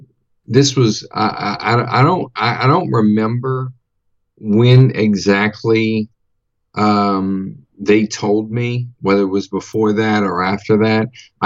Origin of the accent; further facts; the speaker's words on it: New Orleans, Louisiana, United States; I'm from New Orleans originally, and went to many. I used to be a season ticket holder for the Saints.